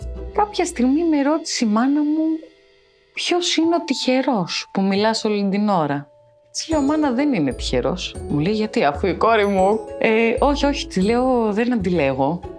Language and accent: Greek; Ikaria, North Aegean, Greece; γεννήθηκα στην Ικαρία και μεγάλωσα στην Ικαρία. Λοιπόν, εγώ γεννήθηκα και μεγάλωσα λίγο πριν το 2000